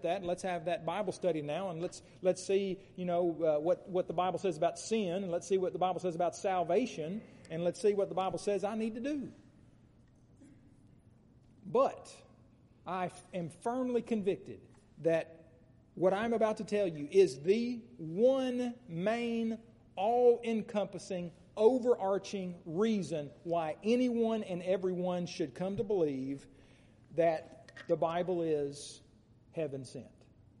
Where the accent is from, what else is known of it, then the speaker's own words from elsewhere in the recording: Muskogee, Oklahoma, United States; Christian evidences from Apologetics Press in Muskogee, Oklahoma, where I grew up. That's right. I'm